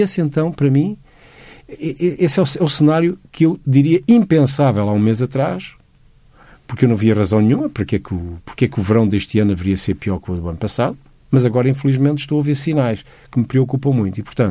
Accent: Lisbon, Portugal; born there; sou a primeira geração de Lisboa. No entanto, eu sinto que, apesar de ter nascido em Lisboa e me sentir como lisboeta, eu sinto que uma boa parte de mim está sediada ali na zona de Torres Novas, que é a origem dos meus pais.

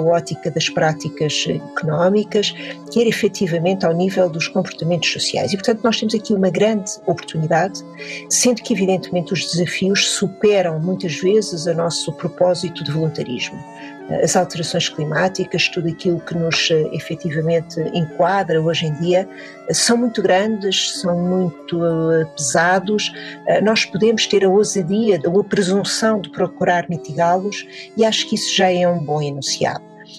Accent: Portugal; para todos nós que vivemos em Portugal, que somos portugueses

